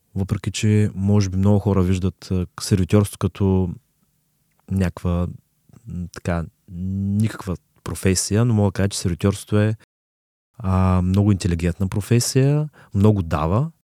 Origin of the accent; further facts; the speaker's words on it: Yambol, Yambol Province, Bulgaria; аз съм родом от Ямбо. Поздрави на Ямбо, на всички от Ямбо, които нагледат също. Там съм завършил